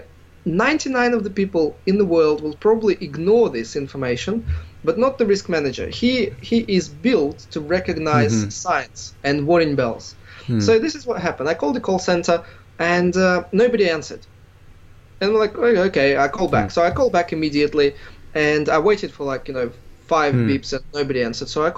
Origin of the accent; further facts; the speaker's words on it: Australia; moved away; I'm from Australia and I used to swim there all the time.